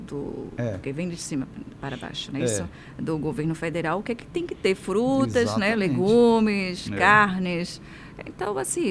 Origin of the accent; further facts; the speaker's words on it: Boquim, Sergipe, Brazil; Eu sou de Buquim, né?